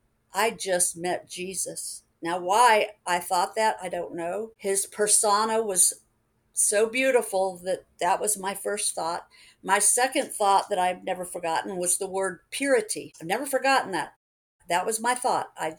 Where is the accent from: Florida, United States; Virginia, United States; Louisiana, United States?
Florida, United States; Tampa; I grew up near MacDill Air Force Base